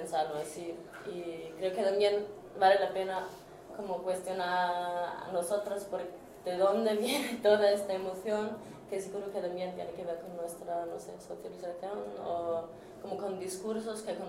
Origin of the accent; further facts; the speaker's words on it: Austria; Yo soy de Austria